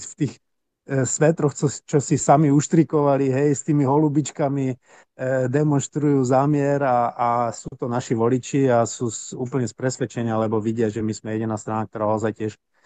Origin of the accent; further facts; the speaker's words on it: Munich, Bavaria, Germany; Slovak is a second language; Ja som jediným europoslancom z Mníchova, mimochodom nemeckým, hej.